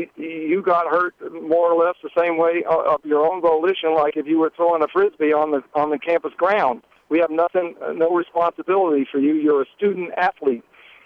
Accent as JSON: {"language": "English", "region": "Georgia", "country": "United States", "tie": "born or raised there", "said": "I got to go to the Alabama-Auburn game with Cam Newton, and I grew up in Georgia."}